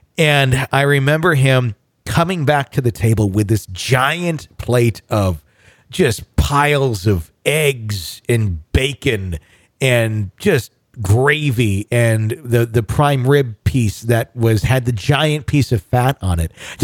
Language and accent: English; Wisconsin, United States; this is something I remember seeing quite a bit as a kid growing up in Wisconsin, the land of cheese and meat.